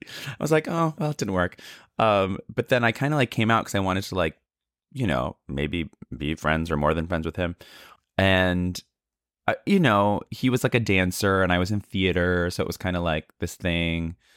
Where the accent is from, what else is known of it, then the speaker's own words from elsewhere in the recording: San Francisco, California, United States; also born or lived in Canada; So I was born in Canada, and I moved to the States in my youth. At the age of three, I lived in San Francisco. So I was in San Francisco at this time